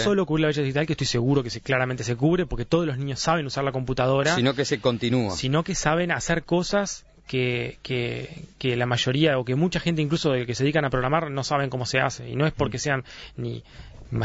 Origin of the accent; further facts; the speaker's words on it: Tacuarembó, Uruguay; yo soy de Tacuarembó, y en Tacuarembó nunca aprendí a programar antes de llegar a la facultad.